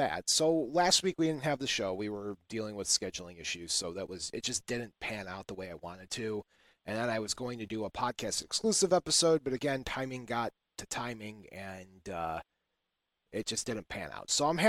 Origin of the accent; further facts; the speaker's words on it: Indiana, United States; I grew up in Indiana where it is corn country all the time, right?